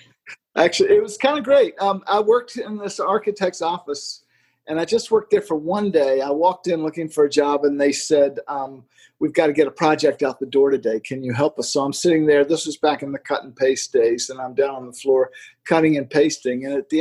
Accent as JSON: {"language": "English", "town": "Richmond", "country": "United States", "said": "I'm from Richmond, so it really, and I knew that area when I was a kid."}